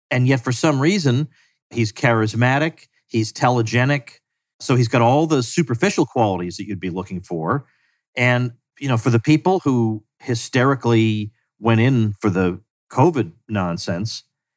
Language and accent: English; United States; I mean, as an American, I have no right to call any place else crazy.